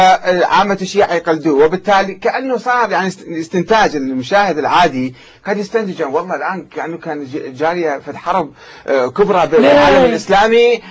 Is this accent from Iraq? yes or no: yes; Iraq; 50 محطة فضائية عندنا بالعراق